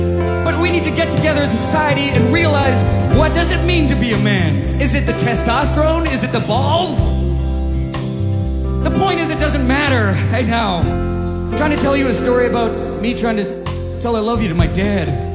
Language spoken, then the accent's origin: English; Winnipeg, Manitoba, Canada; but we're from Winnipeg.